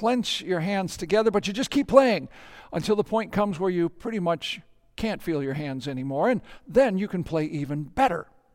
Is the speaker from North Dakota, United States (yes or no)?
yes; North Dakota, United States; I was raised in North Dakota in a pastor's house. And when you are 4 and 5 and 6 years old as a boy in North Dakota, oh my gosh, what this means is snow.